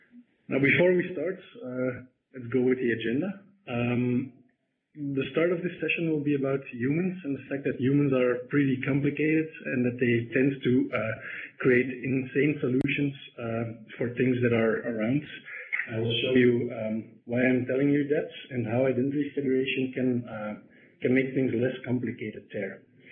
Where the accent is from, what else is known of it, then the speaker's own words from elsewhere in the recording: Belgium; I'm from Belgium, of course.